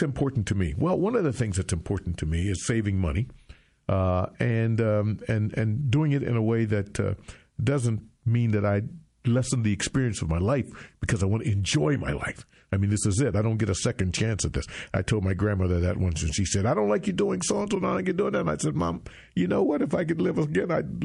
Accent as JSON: {"language": "English", "town": "Detroit", "region": "Michigan", "country": "United States", "said": "I had a friend of mine, I'm from Detroit, and his wife's mother died, and we went to school together"}